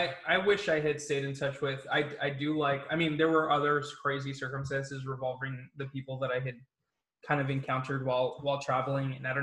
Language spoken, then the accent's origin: English; New York City, New York, United States; born and raised in New York, kind of experiencing all the different types of people that come from all over the world.